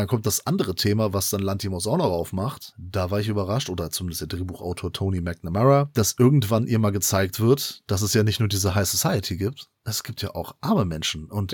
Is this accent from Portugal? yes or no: yes; Portugal; Wir sind keine Spanier, wir sind Portugiesen.